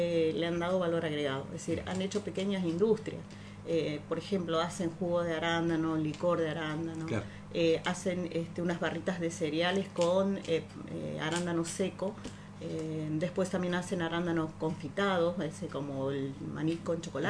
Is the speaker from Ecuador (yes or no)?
no; Concordia, Entre Ríos, Argentina; born there; Concordia, yo nací en Concordia.